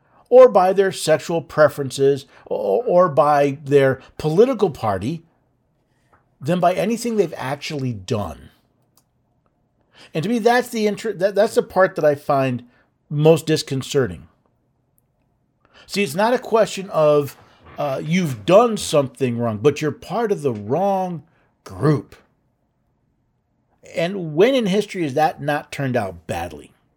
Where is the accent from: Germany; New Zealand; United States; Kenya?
United States; because I'm Caucasian. Also, because I'm American. I grew up in a middle to upper middle income household.